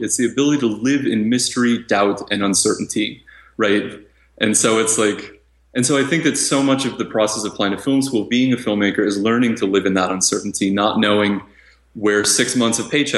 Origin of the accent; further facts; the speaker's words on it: Michigan, United States; I want to build a reputation in the state that I'm from, right? I'm from Michigan, I'll submit to the Michigan festivals.